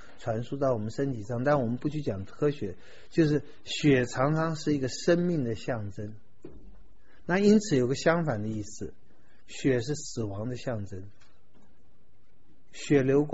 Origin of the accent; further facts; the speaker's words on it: China; 因为我们中国人不是吃脑补脑吃肝补肝吗，吃血补血吗